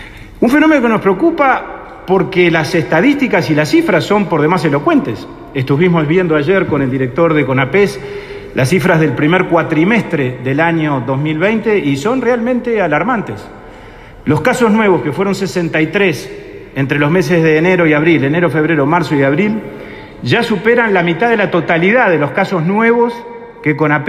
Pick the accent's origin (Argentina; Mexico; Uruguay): Uruguay; así como los uruguayos actuamos con gran sentido de responsabilidad para enfrentar la epidemia sanitaria